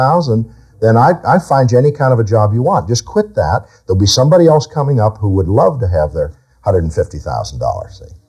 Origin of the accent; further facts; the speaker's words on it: Pittsburgh, Pennsylvania, United States; I was born in Pennsylvania and around Pittsburgh and raised, you know, near there, and my sales territory was north of Pittsburgh and all of these heavy industries.